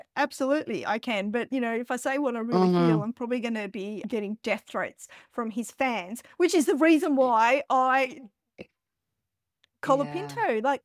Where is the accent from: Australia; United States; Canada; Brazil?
Australia; Of course, bias again, being Australian.